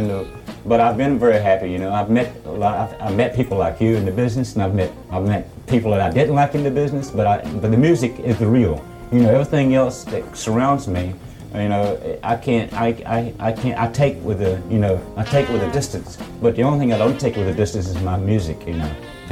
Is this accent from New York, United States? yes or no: no; North Carolina, United States; When I was raised up in North Carolina, I was listening to black music because the white pop music turned me off.